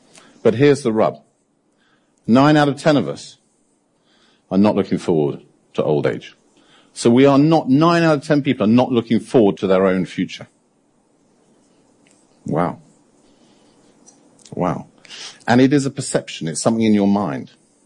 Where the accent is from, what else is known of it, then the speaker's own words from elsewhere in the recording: United Kingdom; Is it something about the fact that we're British on an island?